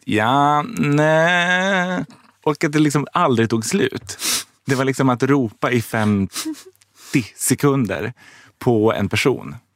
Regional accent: Örebro, Örebro County, Sweden; Min hemstad.

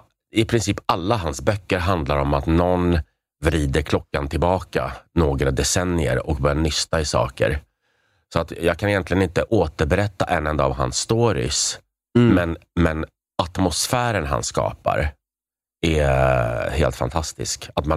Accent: Prague, Czechia; now in Sweden; även om jag är då lite nationalistisk såklart, som jag är från Prag

